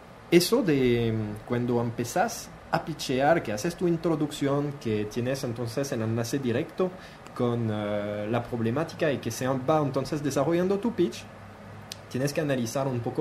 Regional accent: France; Spanish is a second language; moved away as an adult; now in Guatemala; Yo, bueno, como francés que llegué a Guatemala 3 meses después de llegar, no hablaba mucho español

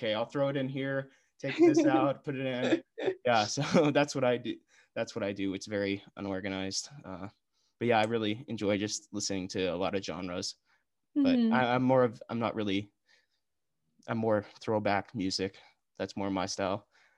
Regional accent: Portland, Oregon, United States; moved away as an adult; now in Bend, United States; 'cause I'm not from Bend. I grew up in Portland and I moved out here this year for

